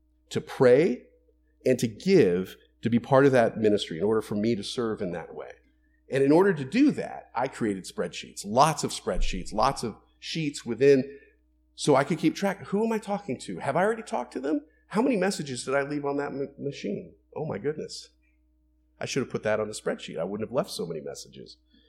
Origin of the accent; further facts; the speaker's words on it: Florida, United States; Okay, so I grew up in Florida, but I wasn't in a church when I was in Florida.